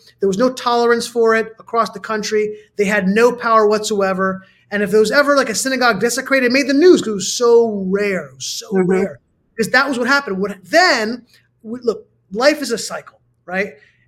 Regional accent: Los Angeles, California, United States; It really is because I grew up in Los Angeles, and when I grew up, you know, as a kid in the 80s, my synagogue and my school, my Jewish school, every year, at least once or twice a year, would be desecrated.

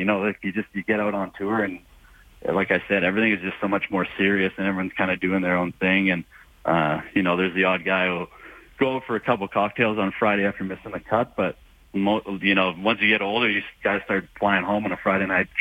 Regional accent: Canada; The Rio was pretty special.

